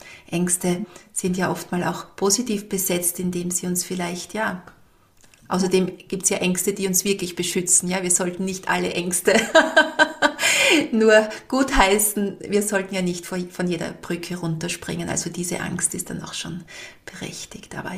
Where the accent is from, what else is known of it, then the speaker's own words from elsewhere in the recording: Styria, Austria; bei uns in der Steiermark